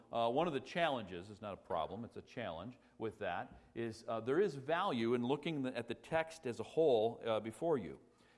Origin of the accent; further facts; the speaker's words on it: United States; but that would make me an American. But before I'm an American, I'm a Christian.